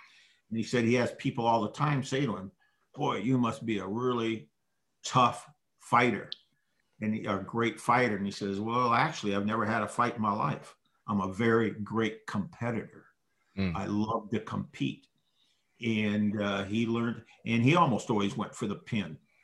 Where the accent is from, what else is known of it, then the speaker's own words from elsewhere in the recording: Waterloo, Iowa, United States; I grew up in Waterloo, Iowa, which is a real hotbed of wrestling.